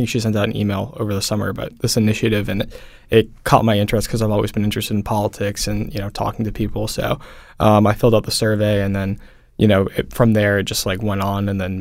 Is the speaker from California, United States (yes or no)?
no; Swampscott, Massachusetts, United States; So I grew up in Swampscott, Massachusetts, which is a little bit north of Boston.